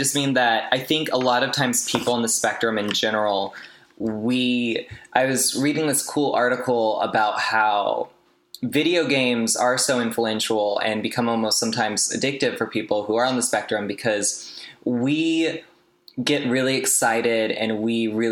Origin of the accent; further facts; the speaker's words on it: North Carolina, United States; So I grew up in North Carolina, and, my family was really homophobic.